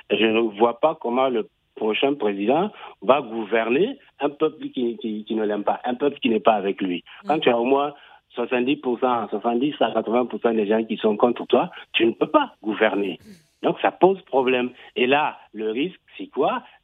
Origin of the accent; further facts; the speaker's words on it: Niger; Nous sommes tous des Nigériens, parce que nous avons la nationalité nigérienne et nous vivons sur ce territoire que nous partageons.